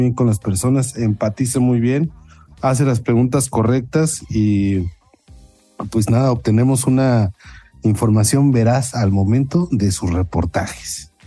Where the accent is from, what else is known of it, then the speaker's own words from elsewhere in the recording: Mexico City, Mexico; como buenos mexicanos que somos de la Ciudad de México